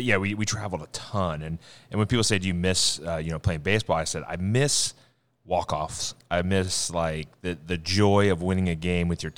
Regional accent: Midwest, United States; Chicago was always one because growing up in the Midwest, you have a bunch of friends that are there.

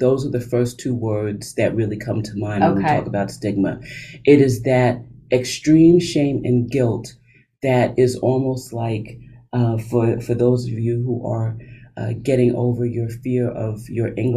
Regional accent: Englewood, New Jersey, United States; I was born and raised in Englewood, New Jersey, the heart of my life.

